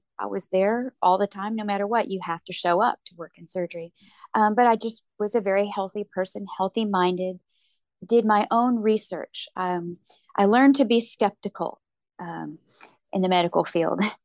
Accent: Pasadena, California, United States; I grew up in Pasadena, California, in Los Angeles County.

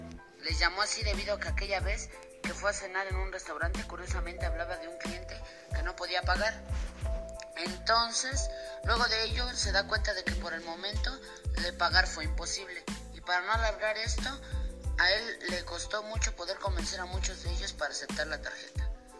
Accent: Mexico; nosotros como mexicanos llegamos a un momento en el que retiras tu tarjeta de crédito

